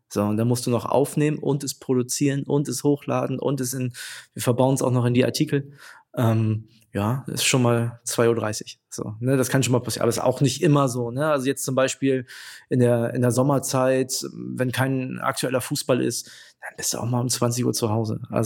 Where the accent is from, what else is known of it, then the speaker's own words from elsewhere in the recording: Wilhelmshaven, Lower Saxony, Germany; now in Berlin, Germany; Genau, ich komme aus Wilhelmshaven, also wir kommen aus der gleichen Stadt. Mittlerweile lebe ich aktuell in Berlin